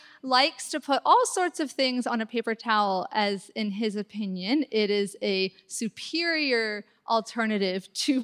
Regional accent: Mercer Island, Washington, United States; Yeah, I'm from Mercer Island.

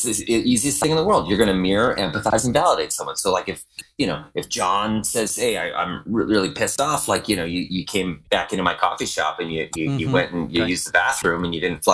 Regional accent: Canada; The one I grew up with in Canada.

